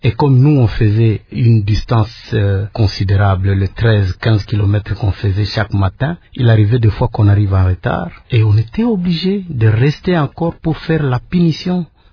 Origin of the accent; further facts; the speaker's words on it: North Kivu, DR Congo; je passais mon enfance dans mon village natal